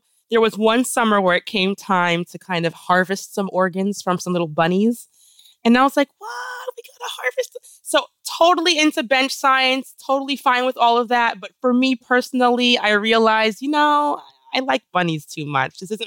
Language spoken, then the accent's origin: English; Queens, New York, United States; So I am from Queens, New York, New York City.